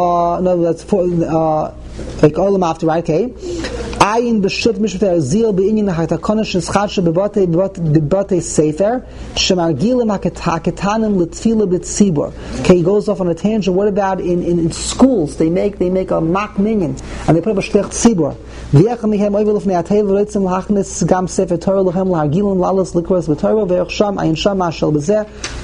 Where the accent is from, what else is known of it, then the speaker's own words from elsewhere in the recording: New York City, New York, United States; Now, I grew up in the Lower East Side. I went to MPJ until through fifth grade.